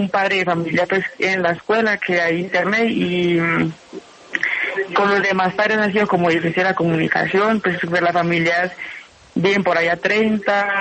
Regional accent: Girardot, Antioquia, Colombia; Yo soy del municipio de Girardot, Antioquia, también occidente antioqueño.

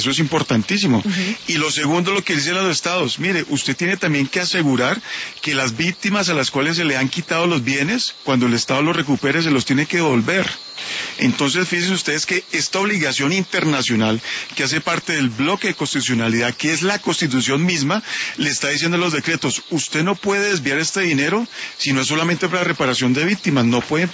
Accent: Colombia; nosotros como colombianos

